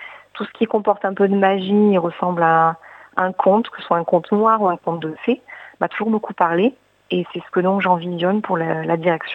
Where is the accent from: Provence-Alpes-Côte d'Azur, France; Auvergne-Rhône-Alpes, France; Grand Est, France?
Provence-Alpes-Côte d'Azur, France; Aubagne; moved away as an adult; also born or lived in Ardèche / London; now in Sydney, Australia; j'ai grandi, enfin je suis née en Ardèche et j'ai grandi à Aubagne, près de Marseille, donc en France. Mon mari et moi, on a vécu 2 ans à Londres et 7 ans à Sydney, donc nous sommes maintenant résidents permanents.